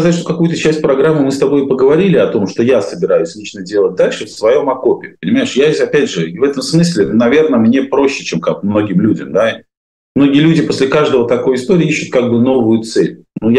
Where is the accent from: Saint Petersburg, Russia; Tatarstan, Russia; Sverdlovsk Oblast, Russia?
Saint Petersburg, Russia; А мы с тобой из Петербурга.